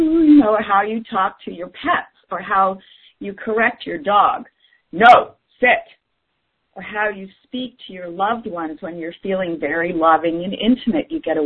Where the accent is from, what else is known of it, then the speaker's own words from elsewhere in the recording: East Coast, United States; Well, I grew up on the East Coast.